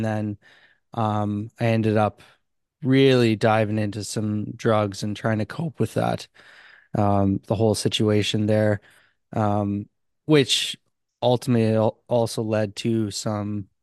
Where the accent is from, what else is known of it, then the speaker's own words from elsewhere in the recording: Alberta, Canada; now in Toronto, Canada; So I was born and raised in Alberta, Canada. And I grew up in a small town, a farming community. And now I'm actually living in Toronto.